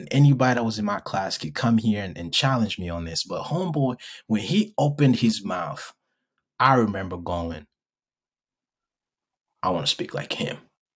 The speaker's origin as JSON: {"language": "English", "country": "Rwanda", "tie": "born or raised there", "said": "because where I grew up in Africa, right, in Rwanda specifically, the Catholic Church was like the biggest church."}